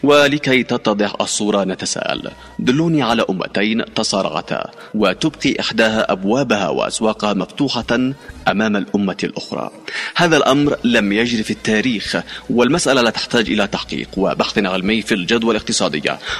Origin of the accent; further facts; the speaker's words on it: Yemen; نحن كشعب يمني يجب أن نحسم خيارنا